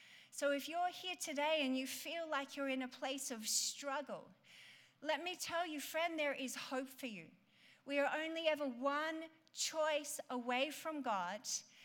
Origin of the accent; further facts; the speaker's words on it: Australia; now in Dallas, United States; You know, growing up in Australia, I'm one of five girls.